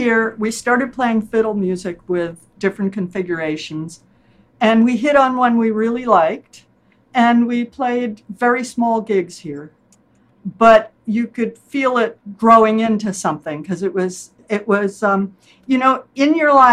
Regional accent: New Jersey, United States; I grew up in New Jersey. What did I know about fiddle playing?

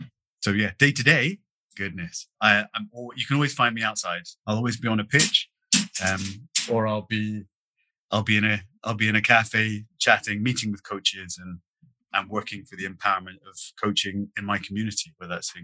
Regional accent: Scotland, United Kingdom; I grew up very rurally in Scotland.

